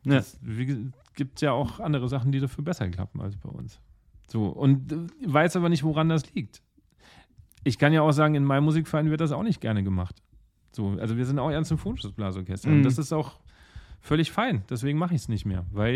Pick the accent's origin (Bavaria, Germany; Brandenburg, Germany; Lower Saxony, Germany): Bavaria, Germany; Also ich komme ja aus Bayern, das, was ich bis jetzt hier gehört habe, ist schon schwierig.